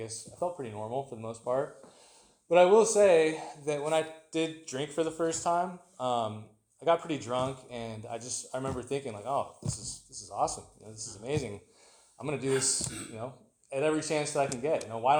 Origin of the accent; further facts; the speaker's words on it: San Luis Obispo, California, United States; So I grew up in San Luis Obispo, so not too far from here, obviously.